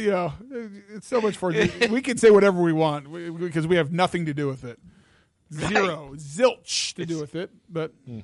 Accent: Boulder, Colorado, United States; That the game reminded me of growing up in Colorado and Boulder.

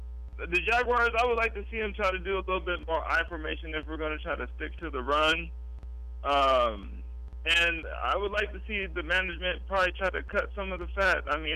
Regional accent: West Coast, United States; I'm from the West Coast

